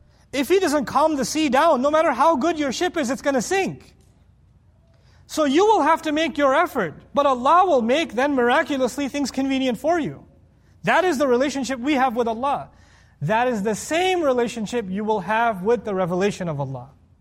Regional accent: New York, United States; I'm from New York, I think this is nice weather, actually.

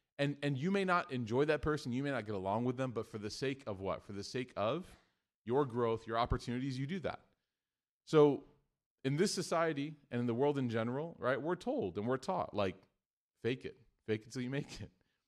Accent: Midwest, United States; Growing up in the Midwest with a lot of Caucasian friends, I say the phrase Jesus Christ more than I'd like to admit.

